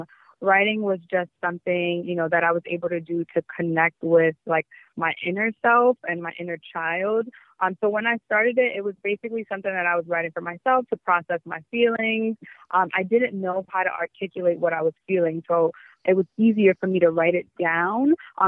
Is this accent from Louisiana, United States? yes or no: no; New York, United States; I, you know, as a New Yorker, I commute to work.